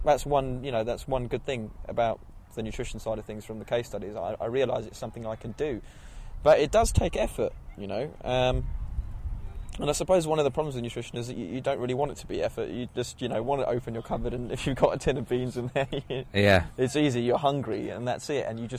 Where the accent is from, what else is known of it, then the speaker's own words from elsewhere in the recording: India; I'm Indian, you know.